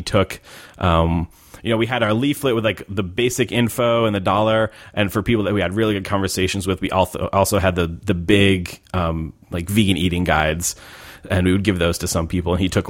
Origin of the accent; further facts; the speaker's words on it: Texas, United States; there's this stereotype of like, well, I'm from Texas and I just eat meat all day long.